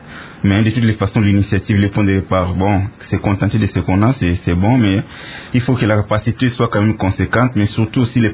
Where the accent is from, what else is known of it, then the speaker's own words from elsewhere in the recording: DR Congo; c'est ici chez nous au Congo.